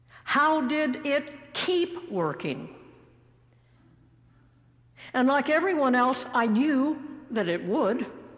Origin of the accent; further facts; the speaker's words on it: California, United States; Even as a child growing up in California, I was fascinated with the maxim, e pluribus unum, out of many, one.